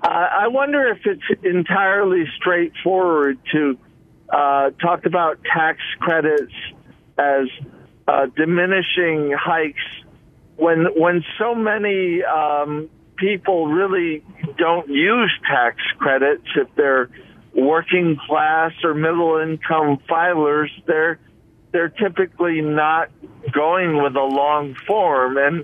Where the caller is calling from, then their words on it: Connecticut, United States; I'm from Connecticut.